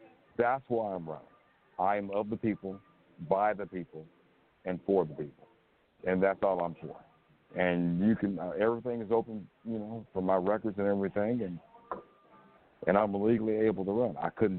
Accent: Cleveland, Ohio, United States; I'm from Cleveland, so it started here.

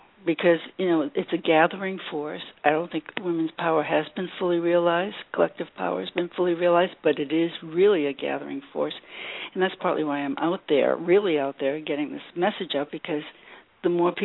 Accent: Cambridge, Massachusetts, United States; I mean, I'm really from Massachusetts, Cambridge, and I've been spending some time in Virginia here for the past few months

